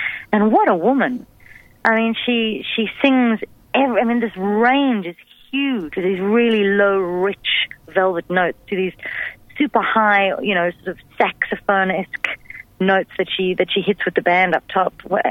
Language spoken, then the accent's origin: English; South Africa; now in Australia; I am a South African jazz singer who now lives here in Australia. I've been here for 6 years. My father comes from the South African side of things.